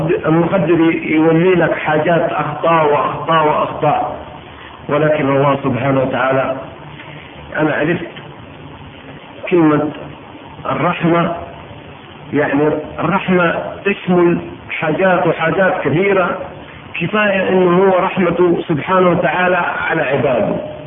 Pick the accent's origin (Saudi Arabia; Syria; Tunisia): Saudi Arabia; Mecca, Makkah Province; انا ولد مكة وما حجيت، انا ولد مكة وما صمت